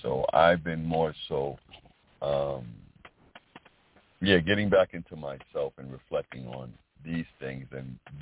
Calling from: South Carolina, United States; I'm calling from the Carolinas, South Carolina.

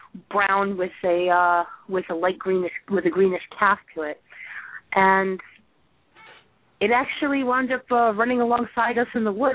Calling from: Rhode Island, United States; Well, I'm calling from Rhode Island. This is where I live and breathe.

